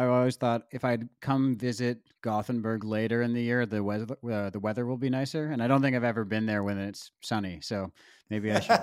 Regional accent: Toronto, Ontario, Canada; Well, I, for one, am looking forward to going back to my hometown of Toronto in November with you and seeing the induction ceremony.

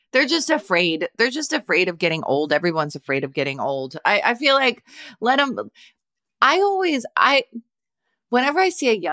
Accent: Canada; now in United States; I'm a Canadian living in rural Pennsylvania

